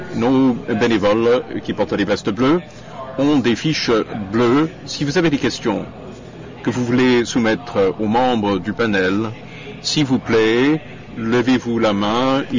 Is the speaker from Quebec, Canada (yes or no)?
no; Toronto, Ontario, Canada; je veux aussi le faire en tant que Canadienne et en tant que Torontoise.